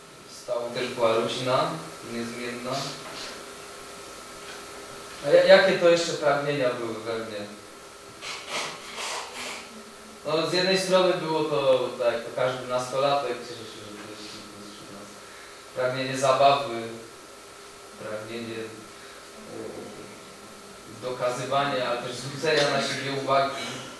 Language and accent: Polish; Kraków, Lesser Poland, Poland; born there; Urodziłem się w Krakowie. Bóg zdecydował, że 17 kwietnia 1982 roku na świat przyjdzie taki chłopiec, no jeden z mnóstwa Polaków